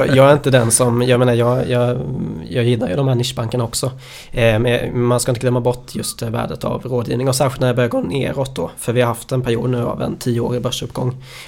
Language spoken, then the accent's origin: Swedish; Småland, Sweden; Jag är ju smålänning från början också.